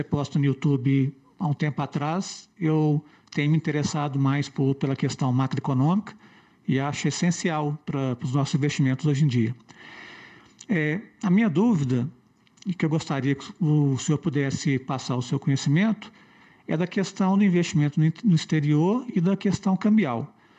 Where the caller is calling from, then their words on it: Belo Horizonte, Minas Gerais, Brazil; Eu sou aqui de Belo Horizonte.